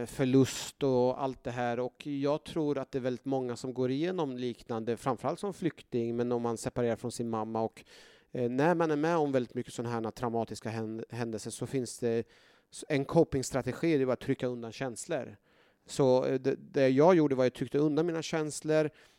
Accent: Norrköping, Östergötland, Sweden; Jag växte upp i Norrköping, där vi växte upp i en så här Svenssonområde, Smedby, där det var 99% var svenskar

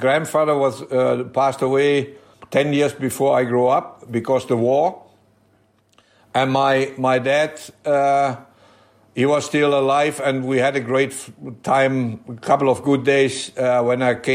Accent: Germany; and then I became Dutch as well, but I was feeling like a German. I grew up in Germany, so I spoke a little bit Dutch, what I do today as well.

